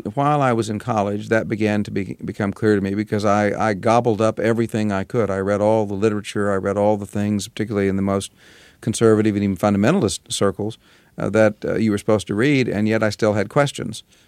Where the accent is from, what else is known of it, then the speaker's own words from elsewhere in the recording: Tulsa, Oklahoma, United States; born there; I was born in Tulsa, Oklahoma in 1950 in a Protestant family